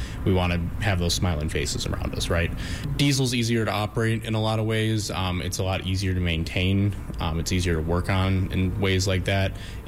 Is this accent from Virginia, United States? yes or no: no; Tulsa, Oklahoma, United States; Well, I grew up in Tulsa, so I'm from around this area, and I could hear the steam whistle from my house.